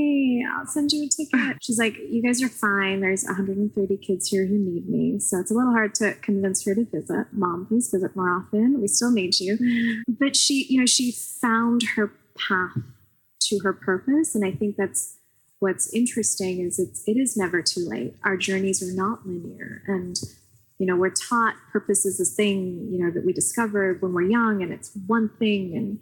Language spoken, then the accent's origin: English; Pakistan; I grew up in Pakistan, but I had a relatively good education there.